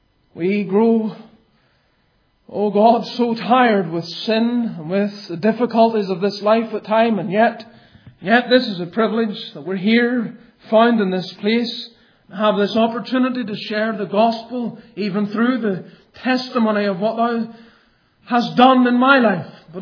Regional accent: Ballymoney, Northern Ireland, United Kingdom; also born or lived in Scotland; I was born in Scotland and grew up in Ballymoney in Northern Ireland.

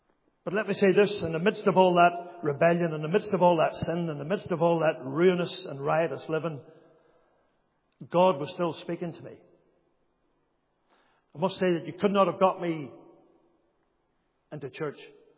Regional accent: Northern Ireland, United Kingdom; When I think about those years as a boy growing up in Makara was very much like a lot of towns in the 70s, mid 70s, late 70s, early 80s, very much became a polarized town with the Troubles.

